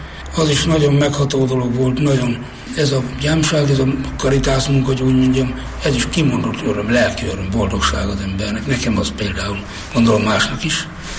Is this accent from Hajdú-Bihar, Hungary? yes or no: yes; Nyíradony, Hajdú-Bihar, Hungary; born there; Nyiradonyban, 1950-ben. Régi paraszti világban nőttem fel, ahol benne voltunk a természetbe.